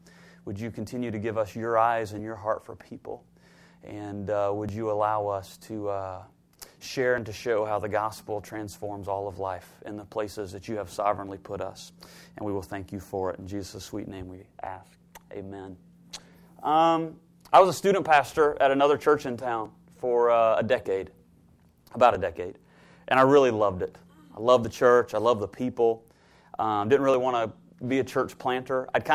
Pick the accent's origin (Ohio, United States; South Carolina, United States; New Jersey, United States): South Carolina, United States; Greenville; This is kind of my hometown, Spartanburg, Greenville area.